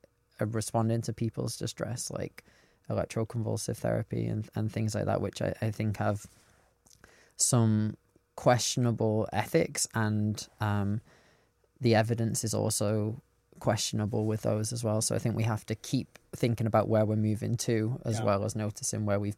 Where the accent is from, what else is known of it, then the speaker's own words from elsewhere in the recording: the north of England, United Kingdom; There's something about growing up in England and the north of England where as the temperature changes and as it gets cooler